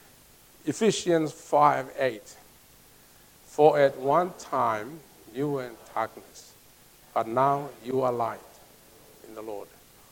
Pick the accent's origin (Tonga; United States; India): Tonga; Now, I come from Tonga. We have a king.